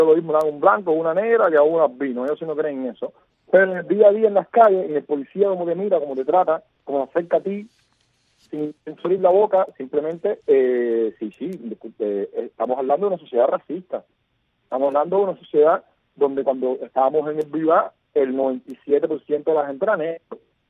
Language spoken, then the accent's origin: Spanish; Cuba; soy un ciudadano cubano